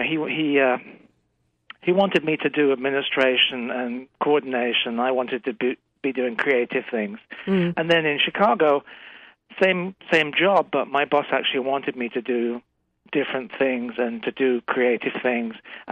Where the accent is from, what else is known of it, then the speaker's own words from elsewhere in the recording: England, United Kingdom; I was working in London. I'm from England originally.